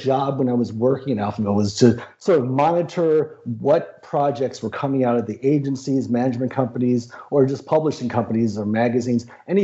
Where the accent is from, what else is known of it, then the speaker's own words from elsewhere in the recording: Maryland, United States; also born or lived in New York; No, I grew up in New York until I was 3, and then Maryland until I was 26.